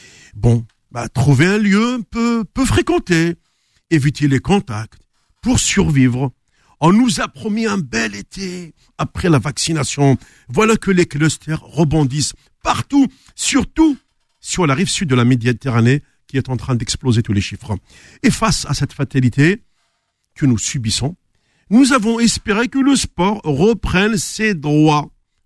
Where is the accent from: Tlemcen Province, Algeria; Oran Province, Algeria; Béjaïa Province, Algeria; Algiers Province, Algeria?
Béjaïa Province, Algeria; Tixirt; moi je me retrouve chez moi à Tixirt, chacun dans son petit coin là-bas au Bled.